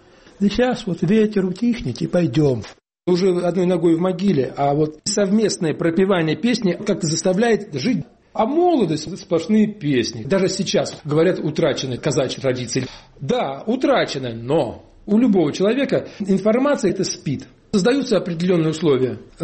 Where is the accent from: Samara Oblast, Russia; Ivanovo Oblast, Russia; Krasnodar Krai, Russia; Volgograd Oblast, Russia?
Volgograd Oblast, Russia; Uryupinsk; born or raised there